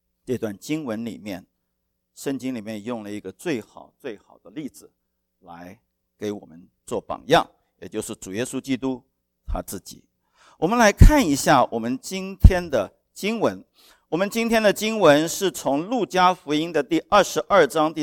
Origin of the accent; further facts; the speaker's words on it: Taiwan; 我是从台湾出来的，台湾出来的男性呢